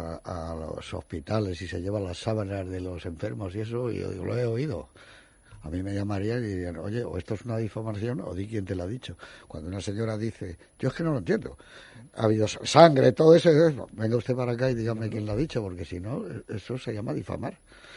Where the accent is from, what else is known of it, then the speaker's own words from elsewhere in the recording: Catalonia, Spain; está hecha en mi país, que es Cataluña y que es España